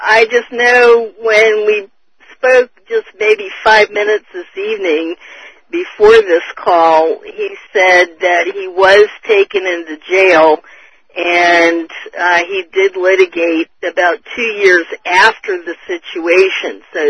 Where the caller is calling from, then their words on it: Maryland, United States; in Maryland.